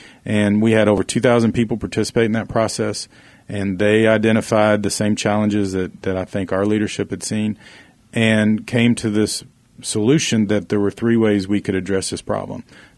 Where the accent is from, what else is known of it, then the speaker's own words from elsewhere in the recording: Oklahoma, United States; my hometown is a little town in southwest Oklahoma that has struggled for a number of years in these same issues